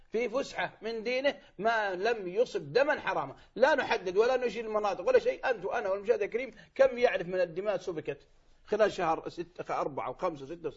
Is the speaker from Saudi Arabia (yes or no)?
yes; Saudi Arabia; وعندكم الكويت وعندنا في السعودية هذا موجود